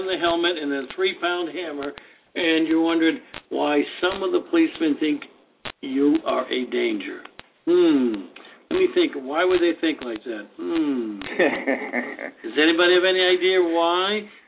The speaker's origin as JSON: {"language": "English", "region": "California", "country": "United States", "said": "sometimes they can write me up in a state, even though I'm from California."}